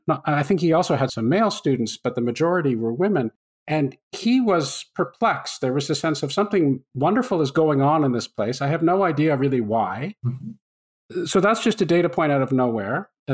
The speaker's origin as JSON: {"language": "English", "country": "Canada", "tie": "born or raised there", "said": "I grew up in Canada"}